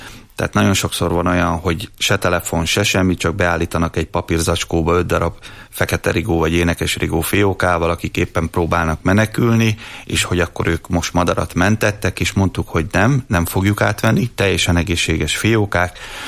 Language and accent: Hungarian; Miskolc, Borsod-Abaúj-Zemplén, Hungary; én itt Miskolcon az Avason nőttem fel, tehát annyira nem természetbarát hely, de azért végül is zöld rész